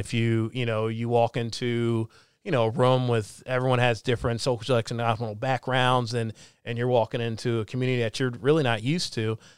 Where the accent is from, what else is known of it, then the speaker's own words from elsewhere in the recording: Columbia, Maryland, United States; And I grew up in a place called Columbia, Maryland. It's right in between Baltimore and DC. And it was very, very diverse from growing up.